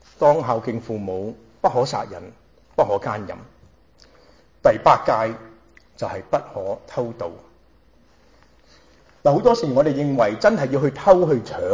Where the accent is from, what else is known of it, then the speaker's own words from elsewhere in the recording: Hong Kong; born there; 我的太太呢就是广东人，在香港出世。我呢就是上海人，在香港出世。